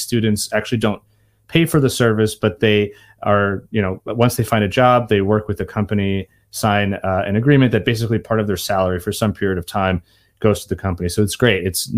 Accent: New York City, New York, United States; also born or lived in Ukraine; I grew up in the US. I was born in Ukraine, but I came here when I was two. So really my memories are from the US. I take for granted that, you know, especially New York City where I grew up

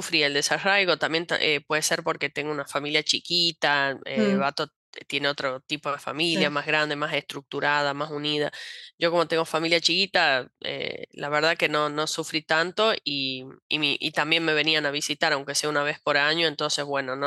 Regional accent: Argentina; now in Brazil; siendo argentino, digamos, escribiendo español. Entonces, creo que me hice grandes amigas aquí en Brasil

